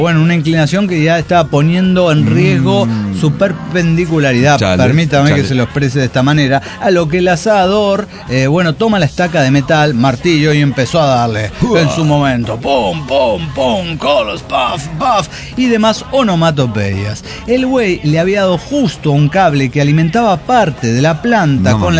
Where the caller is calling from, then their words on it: Mexico City, Mexico; de Ciudad de México.